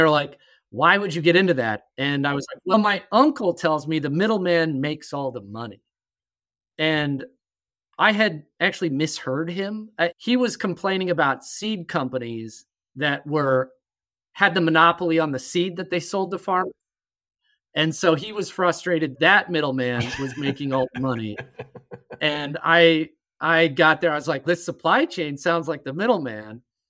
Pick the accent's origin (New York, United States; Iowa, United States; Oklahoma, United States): Iowa, United States; Des Moines; So I grew up in Des Moines, Iowa, but I like to think of myself as a product of farming and farming communities.